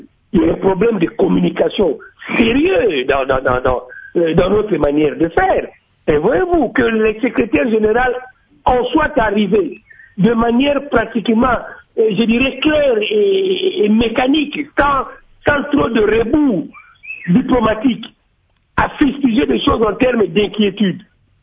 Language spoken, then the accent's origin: French; DR Congo; nous sommes Congolais